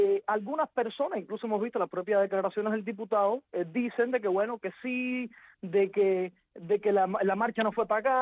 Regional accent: Villa Clara, Cuba; es de mi tierra, Villaclareño.

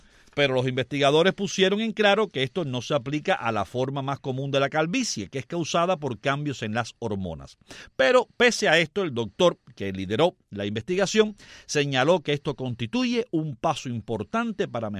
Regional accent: Guanabacoa, Havana, Cuba; desde Guanabacoa, mi tierra natal, por allá, por pegado al cementerio de los judíos.

